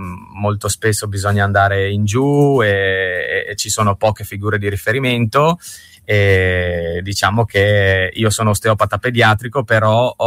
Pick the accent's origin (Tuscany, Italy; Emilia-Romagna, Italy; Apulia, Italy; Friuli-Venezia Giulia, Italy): Friuli-Venezia Giulia, Italy; Tolmezzo; Io sono di Tolmezzo